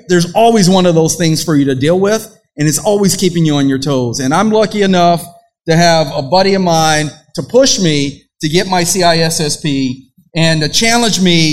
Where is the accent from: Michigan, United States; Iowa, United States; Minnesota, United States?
Iowa, United States; Des Moines; I'm actually not from the DFW area. I'm from the Des Moines area. And so I flew down here just because this event was so special.